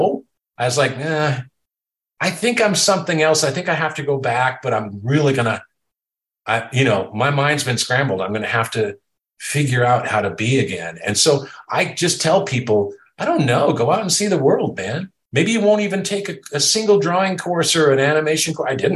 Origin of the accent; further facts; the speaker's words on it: Washington, United States; And I went to Washington, back to my home state, and went to Evergreen State College in Olympia